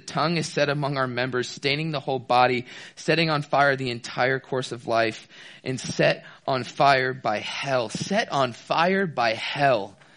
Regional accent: Tampa, Florida, United States; So as I said, I'm from Florida. I'm born and raised in Tampa, Florida, which is about an hour away from Orlando.

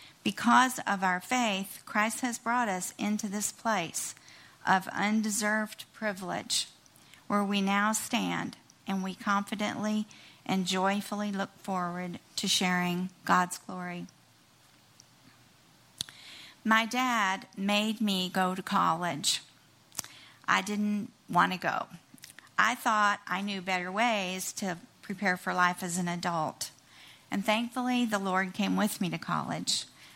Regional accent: Dallas, Texas, United States; born there; I was born in Dallas at Florence Nightingale Hospital, which doesn't exist anymore.

